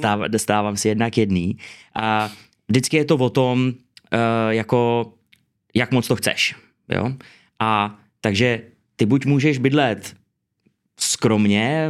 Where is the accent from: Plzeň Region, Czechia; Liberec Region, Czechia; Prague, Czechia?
Liberec Region, Czechia; Liberec; já jsem z Liberce, takže bojuju za Liberec a Jablonec